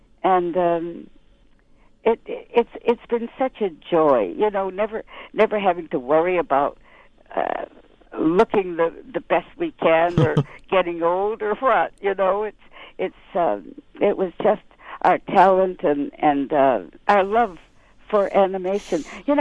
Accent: Massachusetts, United States; And so I came from Massachusetts, and I told my mother and father that I wanted to be an actress when I was 6 years old.

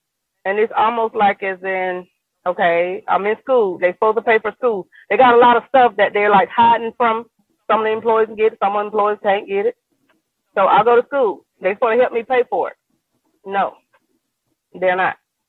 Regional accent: Birmingham, Alabama, United States; I'm from Birmingham, Alabama, and I work in the Bessemer Amazon.

